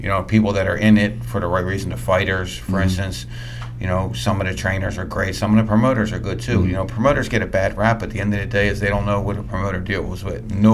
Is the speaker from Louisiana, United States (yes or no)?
no; Pennsylvania, United States; Right outside of Philadelphia.